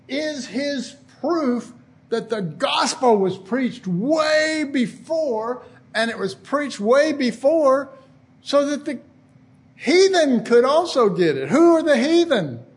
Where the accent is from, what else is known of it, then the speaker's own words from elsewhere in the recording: Texas, United States; I'm from Texas. We do that.